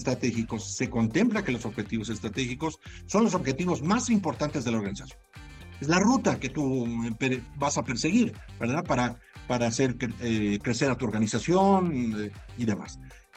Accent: Mexico; Aquí estamos, con todo gusto. Somos mexicanos.

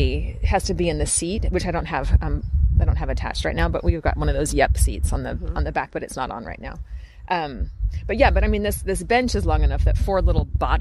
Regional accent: the South, United States; Yeah, well, I'm from the South. Anyway, this is just how we do it down there.

